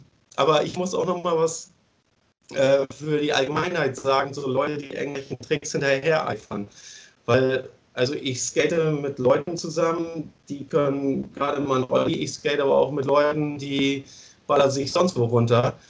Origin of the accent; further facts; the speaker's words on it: Rendsburg, Schleswig-Holstein, Germany; Also ich bin Rendsburger. Rendsburg ist so eine Kleinstadt, so ungefähr in der Mitte von Schleswig-Holstein. Und ja, jetzt bin ich da wieder am Start, aber ich hatte auch mal Bock, so andere Städte zu sehen und war halt die letzten 6 Jahre in Münster und München.